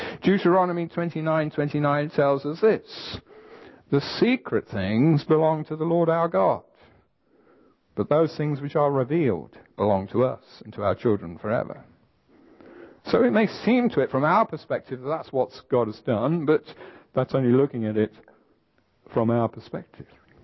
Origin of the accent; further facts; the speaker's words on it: England, United Kingdom; I speak as an Englishman here, and we've got a bit of a reputation for being unemotional.